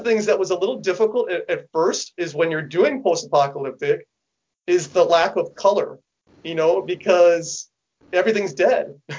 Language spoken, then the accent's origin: English; Harlingen, Texas, United States; I'm from Harlingen, Texas. It's down by South Padre Island. I mean, I'm like way down at the very by Brownsville.